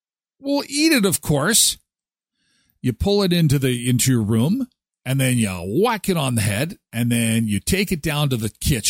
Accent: Canada; I'm from Canada. And yes, it's cold where I am. It is relatively cold most of the time. We do only get 2 weeks of summer, but we do get 2 weeks of summer.

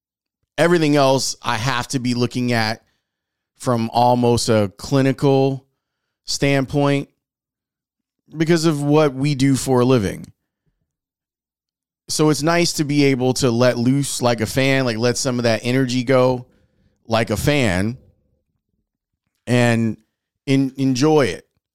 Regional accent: Chicago, Illinois, United States; Like I'm 48. And when I was a kid, growing up in Roseland, I'm sure I've seen a soccer ball.

